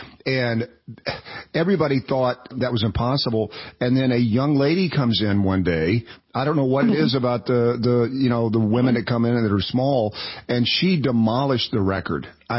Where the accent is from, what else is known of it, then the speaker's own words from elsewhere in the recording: Knoxville, Tennessee, United States; I grew up in Knoxville, Tennessee.